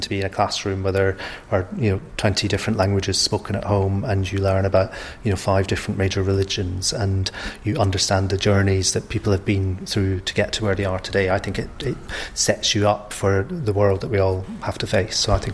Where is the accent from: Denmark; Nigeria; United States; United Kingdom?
United Kingdom; Scotland; now in London, United Kingdom; I'm Scottish, so I'm British too, but in some senses I'm a migrant to London and to Hackney, as many people in London are.